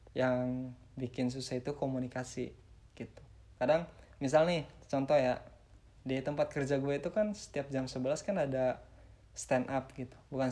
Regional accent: Indramayu, West Java, Indonesia; gue sekarang itu di Indramayu, di kampung gue gitu. Sebelum itu gue pulang udah dari tanggal 20 Maret 2020.

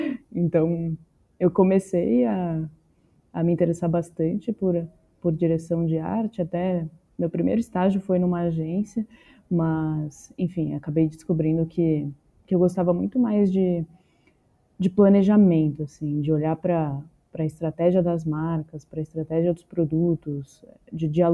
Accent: São Paulo, Brazil; Eu tenho 27 anos, eu sou de São Paulo

